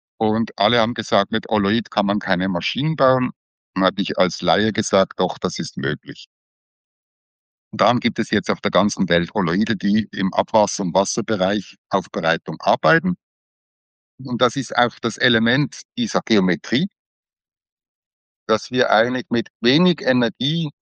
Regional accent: Basel, Basel-Stadt, Switzerland; von der Schweizer Halle, das ist ein großes Industriegebiet bei uns in Basel, wo Säure hergestellt wird und andere feine Stoffe

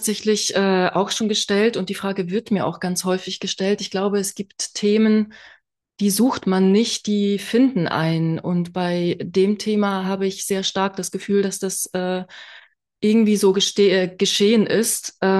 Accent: Switzerland; now in Berlin, Germany; Ich bin aus der Schweiz, aber eigentlich schon jetzt seit fast 10 Jahren in Berlin.

